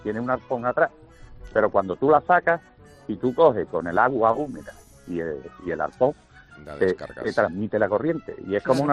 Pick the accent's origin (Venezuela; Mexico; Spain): Spain; Algeciras, Andalusia; esto nada más somos los de la Quinta de la Herrera, uh-huh, en Algeciras, pues antiguamente, pues con 13 años no tenía otro entretenimiento en verano